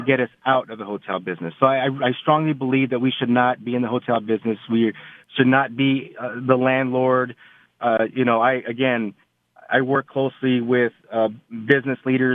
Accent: Phoenix, Arizona, United States; being the mayor of my hometown, our city of Phoenix

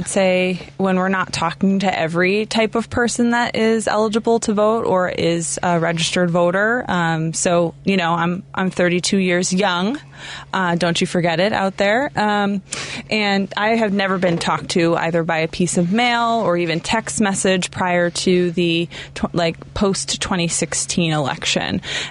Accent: New York, United States; now in Chicago, United States; I'm not. I'm from New York.

